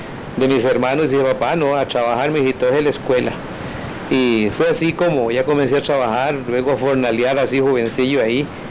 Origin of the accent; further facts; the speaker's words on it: Cedral, Costa Rica; now in Villa Quesada, Costa Rica; yo me vine de Cedral hacia Villa Quesada, y con un primo y mamá me dio trabajo de ebanista.